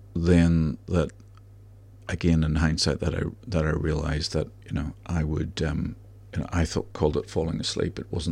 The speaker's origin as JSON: {"language": "English", "country": "Ireland", "said": "you know, being Irish, and which is ridiculous"}